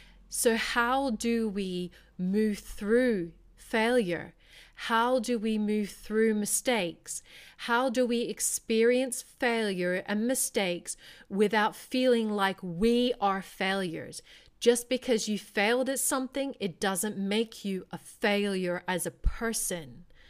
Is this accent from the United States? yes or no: no; Australia; accent: Australian; And my accent was extremely Australian at the time.